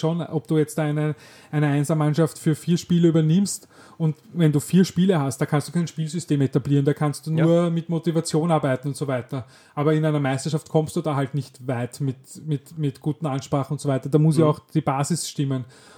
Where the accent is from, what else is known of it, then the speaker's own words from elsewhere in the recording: Vienna, Austria; Und ich weiß, wir sind Wiener, wir raunzen gern, wir jammern gern